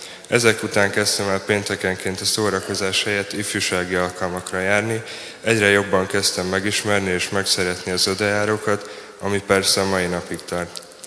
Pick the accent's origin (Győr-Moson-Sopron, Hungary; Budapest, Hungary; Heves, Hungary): Budapest, Hungary; born there; Budapesten születtem 85. február 16-án. Szüleim római katolikusnak kereszteltek, de nem gyakorolták a vallást. 95-ben költöztünk Békásmegyerre édesanyámmal, szüleim válását követően.